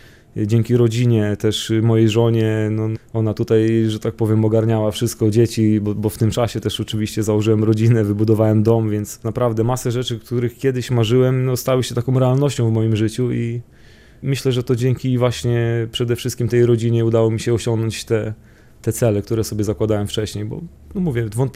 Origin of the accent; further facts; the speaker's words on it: Lubsko, Lubusz Voivodeship, Poland; Środowisko, w którym się wychowywałem w Lubsku, w takiej małej miejscowości.